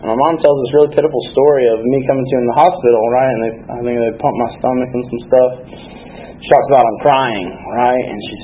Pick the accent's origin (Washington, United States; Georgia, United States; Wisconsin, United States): Georgia, United States; So, jumping into the story, let's see, I'm from North Georgia.